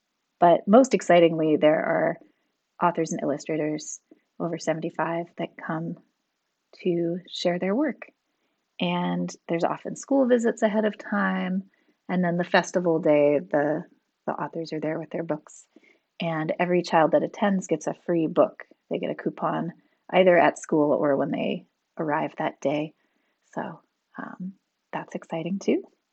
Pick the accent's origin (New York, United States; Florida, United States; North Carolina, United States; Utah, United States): New York, United States; Hudson